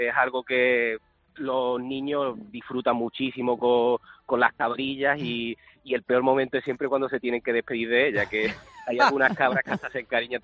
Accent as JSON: {"language": "Spanish", "region": "Andalusia", "country": "Spain", "tie": "born or raised there", "said": "yo siempre he sido un apasionado de mi tierra. Mis padres vienen del campo, vienen de pueblo y siempre he estado en contacto con la naturaleza y con muchas de estas actividades que habéis visto y quería poner valor sobre todo lo que es nuestra comarca, la comarca de la Axarquía"}